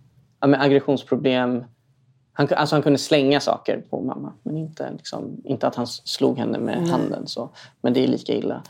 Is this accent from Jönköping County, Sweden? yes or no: no; Stockholm County, Sweden; Ja, uppvuxen i en förort i Stockholm liksom.